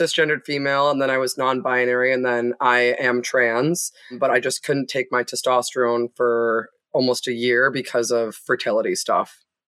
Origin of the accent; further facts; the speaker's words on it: Canada; And we're Canadian.